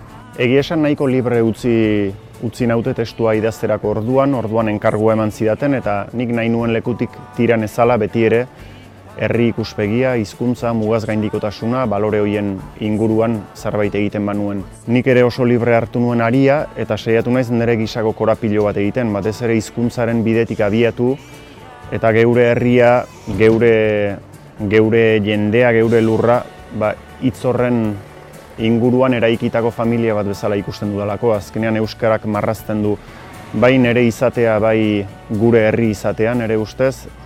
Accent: Hendaye, Nouvelle-Aquitaine, France; now in Sare, France; Hendaiarra naiz, naiz eta Saran bizi naizen orain

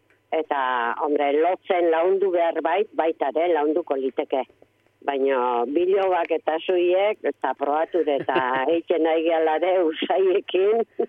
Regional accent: Amezketa, Basque Country, Spain; Ba, ni Amezketan jaio nintzen, eta han egite ginu zen Mondejuk, etxen

